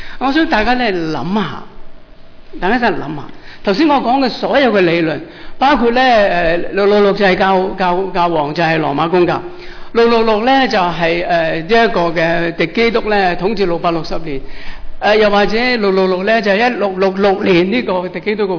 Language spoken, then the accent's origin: Chinese; China; 即是我们中国人很喜欢八，是吗？因为八法嘛。我们中国人华人不喜欢四